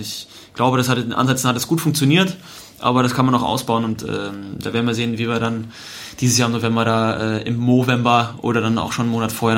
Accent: Munich, Bavaria, Germany; weil ich dann nach München in meine Heimat erstmal zurückgezogen bin.

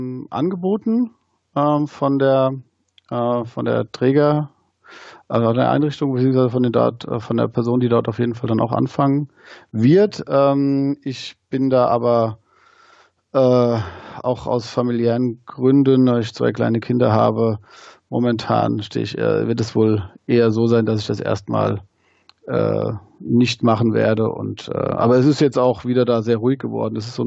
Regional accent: Wehen, Hesse, Germany; Also ich komme aus Wien, bin da geboren und aufgewachsen

